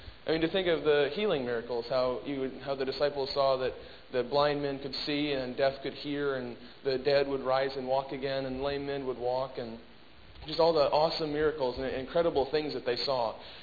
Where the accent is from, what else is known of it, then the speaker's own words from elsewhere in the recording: Tucson, Arizona, United States; I come from Tucson, Arizona, where we have rivers that don't have water in them.